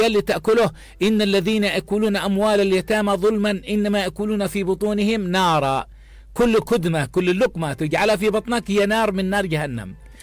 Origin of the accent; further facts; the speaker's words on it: Yemen; هكذا المثل عندنا في اليمن.